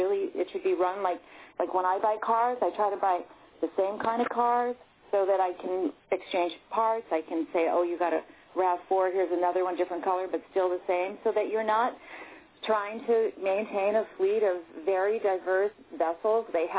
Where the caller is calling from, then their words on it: Cordova, Alaska, United States; So, yeah, I am calling from Cordova because I love that woman about that.